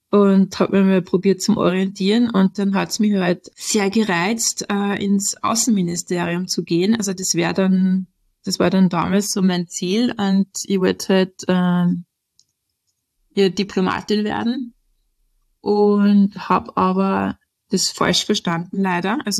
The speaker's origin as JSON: {"language": "German", "country": "Austria", "said": "selber als Österreicher"}